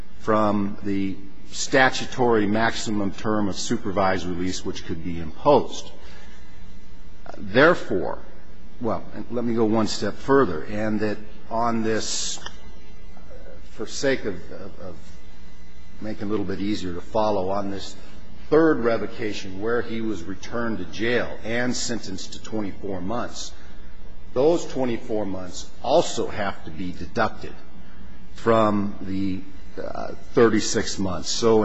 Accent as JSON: {"language": "English", "town": "Helena", "region": "Montana", "country": "United States", "said": "I'm a lawyer from Helena, Montana, and I represent Doug Knight."}